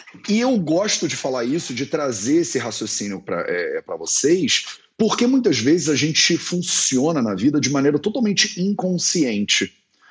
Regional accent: Resende, Rio de Janeiro, Brazil; born there; Resende, no interior do estado do Rio de Janeiro, que foi onde eu nasci.

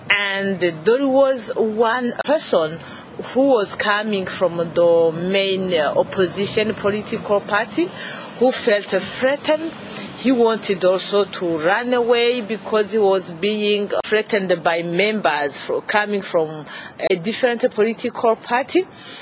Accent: Burundi; I'm from Burundi, the National Coordinator of Quaker Peace Network Burundi.

